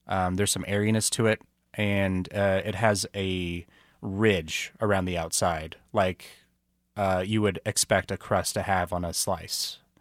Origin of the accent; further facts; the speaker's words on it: Harrisonville, Missouri, United States; I used to grow up eating that. I grew up in Harrisonville.